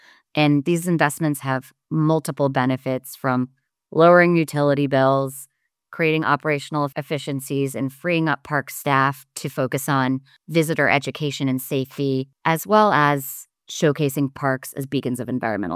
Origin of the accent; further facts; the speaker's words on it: Cape Cod, Massachusetts, United States; now in Washington, United States; But I am from Cape Cod, Massachusetts. So the Cape Cod National Seashore is a place that's near and dear to my heart.